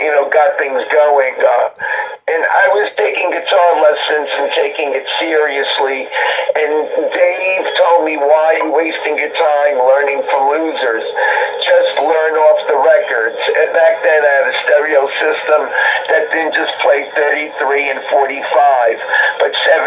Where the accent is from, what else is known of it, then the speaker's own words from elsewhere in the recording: Rego Park, New York, United States; I'm from Rego Park.